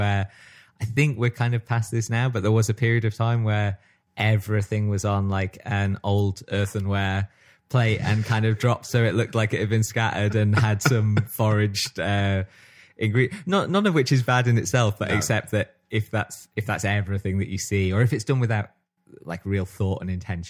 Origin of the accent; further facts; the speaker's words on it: Stockport, North West England, United Kingdom; But growing up in Stockport